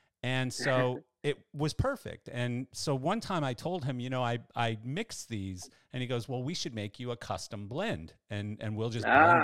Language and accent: English; Canada; because I grew up in Canada skiing